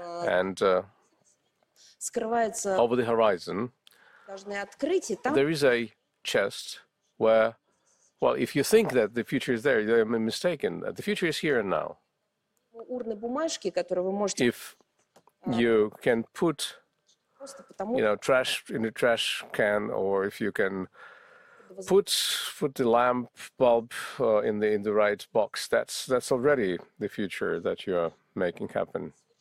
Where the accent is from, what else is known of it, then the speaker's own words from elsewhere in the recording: Orenburg Oblast, Russia; I'm from Orenburg Oblast.